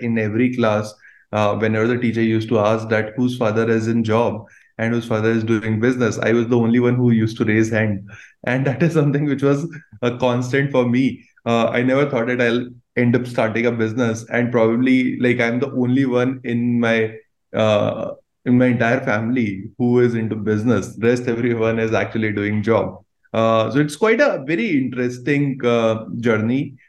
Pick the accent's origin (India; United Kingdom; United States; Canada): India; Bhilwara, Rajasthan; English is a second language; also born or lived in Ajmer; And that's how I was born in Ajmer, brought up in Bhilwara, which is a textile city of, like, people call it Manchester of India as well.